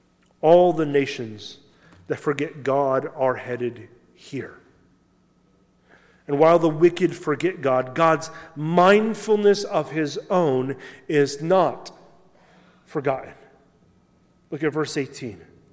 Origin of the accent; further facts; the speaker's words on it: Midwest, United States; everything always growing up in the Midwest was like, it's California or it's New York or in Washington, D.C.